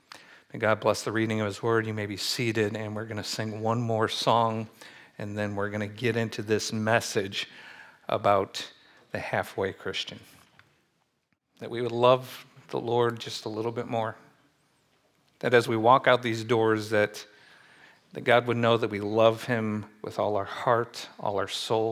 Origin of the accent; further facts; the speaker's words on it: Midwest, United States; I certainly have growing up in the Midwest.